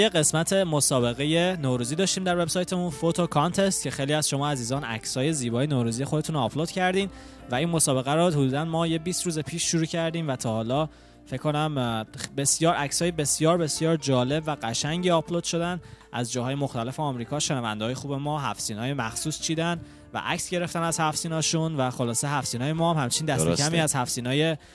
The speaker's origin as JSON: {"language": "Persian", "country": "Iran", "said": "ما ایرانی ها که خارج از ایران هستیم"}